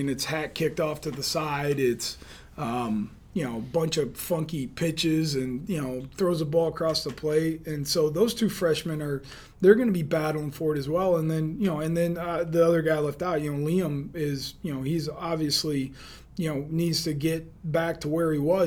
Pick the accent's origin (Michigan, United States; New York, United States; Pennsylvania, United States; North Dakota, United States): Michigan, United States; I mean, I'm from Michigan. You know, it took me 2 years to be D1 ready.